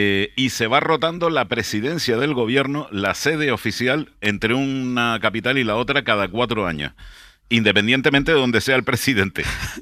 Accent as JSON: {"language": "Spanish", "region": "Canary Islands", "country": "Spain", "said": "Eso sí, cuando estamos fuera somos todos canarios, independientemente de la isla de residencia."}